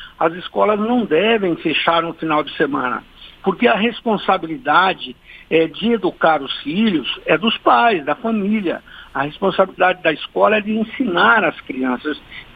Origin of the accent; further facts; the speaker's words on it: Mato Grosso, Brazil; eu sou do Mato Grosso. O Mato Grosso hoje é o estado da agricultura com tecnologia de ponta.